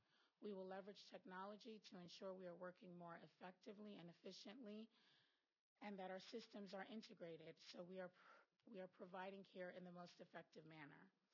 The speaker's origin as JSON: {"language": "English", "region": "New York", "country": "United States", "tie": "born or raised there", "moved": "as an adult", "lives_now": "Tallahassee, United States", "said": "I grew up in New York and moved to Tallahassee in 1998 to attend Florida State University."}